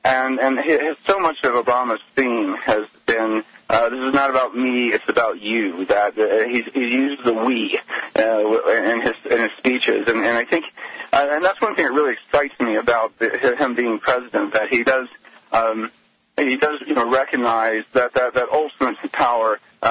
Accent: the South, United States; Just for me, as a Southerner, just you know, being there and watching this was very important for me too

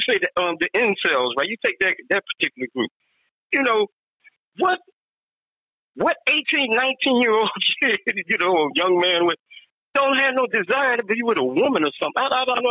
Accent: Philadelphia, Pennsylvania, United States; you know, I'm from Philly

